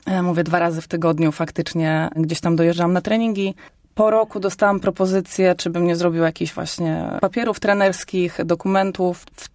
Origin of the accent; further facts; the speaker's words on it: Kalisz, Greater Poland Voivodeship, Poland; prekursorem czuję się w moim mieście rodzinnym. Faktycznie jestem z Kalisza.